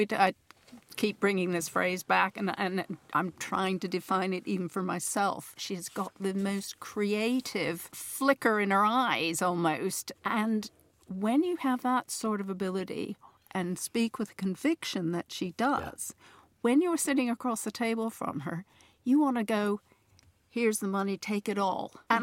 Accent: Canada; it's this business about being a Canadian and in this country, and I've lived here many, many years

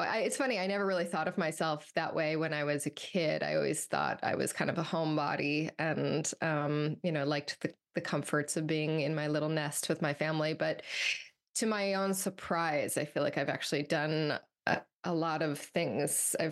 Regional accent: Midwest, United States; also born or lived in East Coast / Pacific Northwest; I'm from the Midwest. I've lived all over. I lived on the East Coast for about 10 years. I've lived here in the Pacific Northwest for eight years now.

